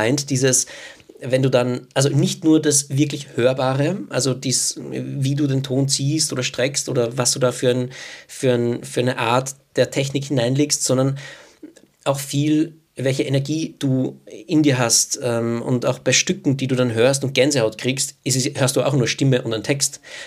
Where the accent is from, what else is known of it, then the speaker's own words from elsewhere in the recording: Vienna, Austria; ich bin aus Wien